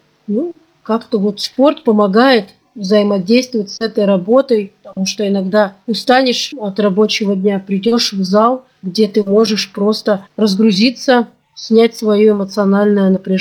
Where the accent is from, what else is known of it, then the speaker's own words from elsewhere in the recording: Norilsk, Krasnoyarsk Krai, Russia; Я родилась в Красноярском крае, в городе Норильске. Норильск относится к Таймырскому полуострову. Это суровый город, где у нас 9 месяцев зима, все остальное – лето, весна и осень. Там я и в садик ходила, училась в школе.